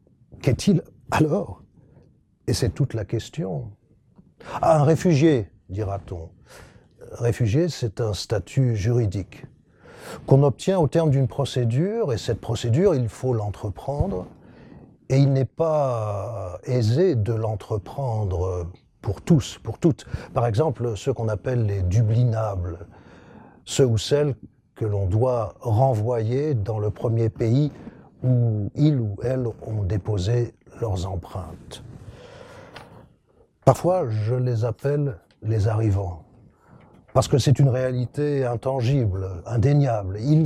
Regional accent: France; En tant que Français, en tant qu'Européen, je connais l'exil.

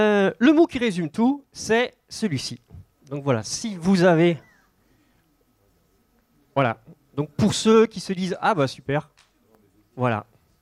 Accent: Pays de la Loire, France; Moi je viens de Vendée, donc plus j'ai envie de dire bienvenue chez vous.

